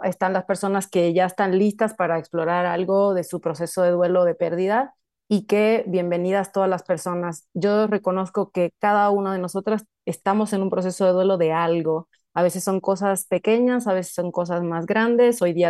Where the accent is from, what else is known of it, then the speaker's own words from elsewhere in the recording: Puerto Rico; now in Mexico; Yo soy puertorriqueña, nacida y criada allá, pero llevo mucho tiempo en México y por eso a veces mi acento es como que no se sabe ni de dónde es.